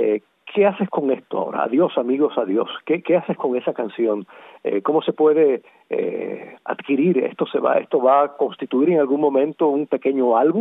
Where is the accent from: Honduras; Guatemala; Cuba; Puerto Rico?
Cuba; soy cubano, por supuesto